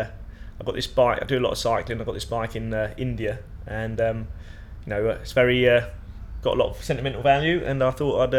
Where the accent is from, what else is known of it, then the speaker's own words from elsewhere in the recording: Cambridge, East of England, United Kingdom; I'm 38 and I'm from Cambridge.